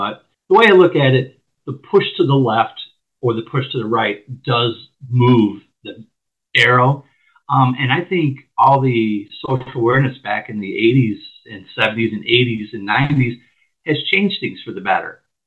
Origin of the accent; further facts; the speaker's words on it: South Holland, Illinois, United States; also born or lived in Chicago; now in Indiana, United States; I grew up in South Holland, Illinois. Now I'm living across the border in Indiana, but I did spend some time in Chicago.